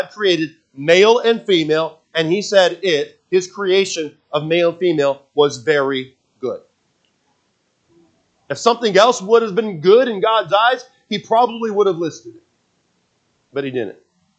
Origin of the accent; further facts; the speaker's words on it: West Coast, United States; Got to remember, I grew up on the West Coast. It's the left coast, right?